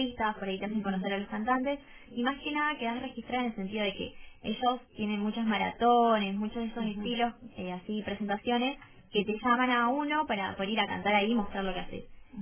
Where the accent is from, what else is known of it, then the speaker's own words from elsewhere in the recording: Río Grande, Tierra del Fuego, Argentina; also born or lived in Tucumán; en realidad soy tucumana, pero vivo acá en Tierra del Fuego.